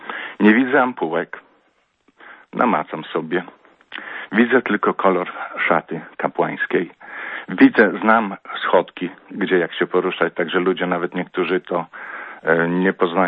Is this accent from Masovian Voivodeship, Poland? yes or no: no; Kraśnik, Lublin Voivodeship, Poland; urodziłem się w mieście, które nie miało kościoła. Także całe dzieciństwo, nas czwórka była w domu. Chodziliśmy albo na piechotę przez pola 5 kilometrów, albo jeździliśmy, bo to Kraśnik, był Kraśnik fabryczny, gdzie bardzo dużo fabryka, łożysk tocznych.